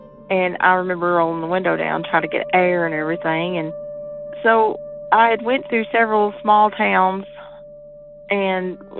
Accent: Virginia, United States; Hello, Derek. … I'm from Virginia.

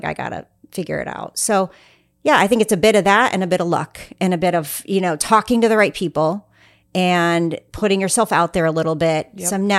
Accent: Missouri, United States; It's now called Truman State University. Oh, yeah. I'm from Missouri.

